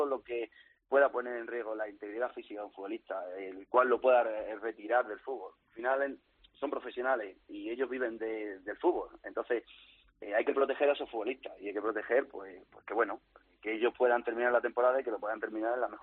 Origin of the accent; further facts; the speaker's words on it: Don Benito, Extremadura, Spain; Bueno, yo soy de Don Benito